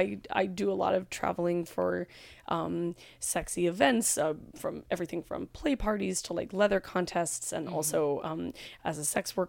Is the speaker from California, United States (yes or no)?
yes; California, United States; I'm from California, so I see a lot of hippies like reusing bags